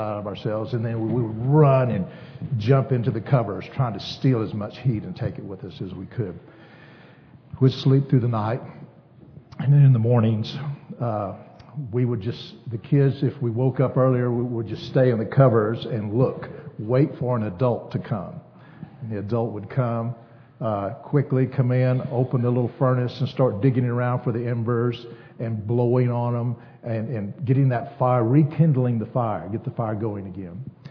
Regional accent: Leakey, Texas, United States; in Lakey, I grew up in South Texas. Now, Lakey's not too far from South Texas, but Lakey's in the hill country, and it is close to the Frio River

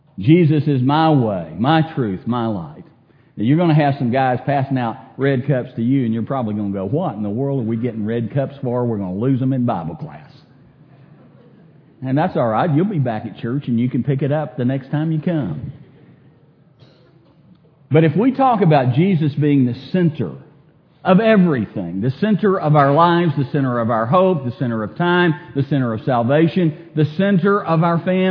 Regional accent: Texas, United States; I grew up in West Texas

